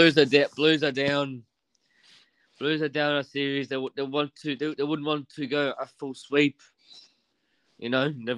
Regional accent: New South Wales, Australia; born there; yes, I was born here in New South Wales

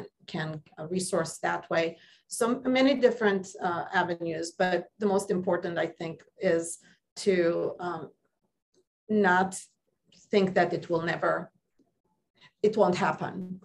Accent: Jerusalem, Jerusalem District, Israel; I'm Armenian and I grew up in Jerusalem.

